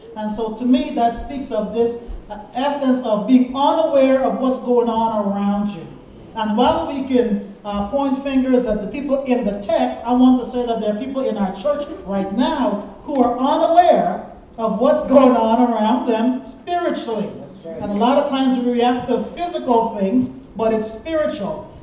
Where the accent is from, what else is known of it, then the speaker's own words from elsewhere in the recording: Guyana; as a young child growing up in Guyana, of course, it's very evangelical